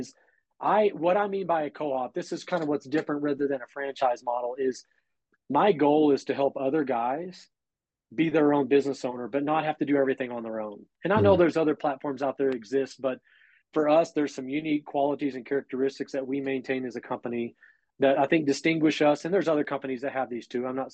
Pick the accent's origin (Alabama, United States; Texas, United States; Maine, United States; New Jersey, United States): Texas, United States; also born or lived in Central America; now in Wyoming, United States; From born and raised in Texas, started whenever I was in college doing ministry, ended up in Central America serving, and I did that for 7 years.